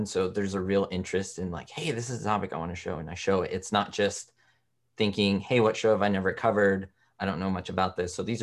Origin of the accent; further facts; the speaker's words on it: Los Angeles, California, United States; I realized I grew up in Los Angeles, and, you know, being driven around town by my mom when I was a little boy